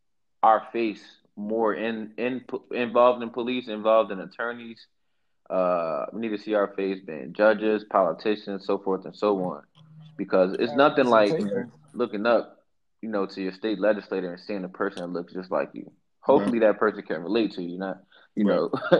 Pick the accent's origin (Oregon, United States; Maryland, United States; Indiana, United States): Maryland, United States; Where I grew up at in Prince George's County, that's the largest Black county in America.